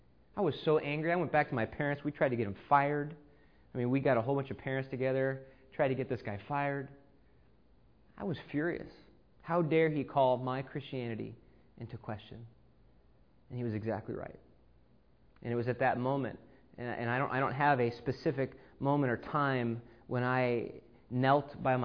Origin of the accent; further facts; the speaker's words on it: Los Angeles, California, United States; now in Texas, United States; As Brian said, I grew up in Los Angeles, California, which is so different than here in Texas in the South.